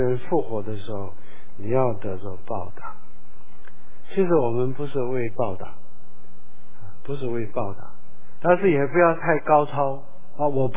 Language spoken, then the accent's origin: Chinese; Shandong, China; 你是山东人，我是山东人，这些人都是山东人，咱们来认同一下。